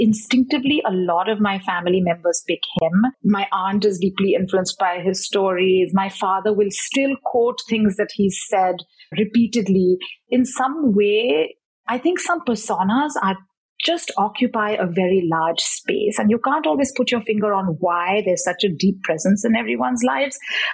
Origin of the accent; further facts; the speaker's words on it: Mumbai, Maharashtra, India; I grew up in Bombay. That's where I was born. But my parents were born in Calcutta, so there's that influence. But I will always reference the fact that my grandparents and everyone who came before that is from what's now Pakistan.